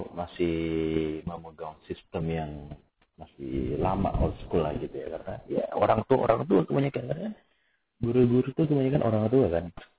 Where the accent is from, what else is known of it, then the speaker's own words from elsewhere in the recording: South Sulawesi, Indonesia; now in Yogyakarta, Indonesia; saya adalah putra daerah. Bukan putra daerah Jogja, maksudnya putra daerah dari tempat saya, dari Jakarta gitu, di Sulawesi Selatan. Terus diutus datang ke Jogja untuk ya belajar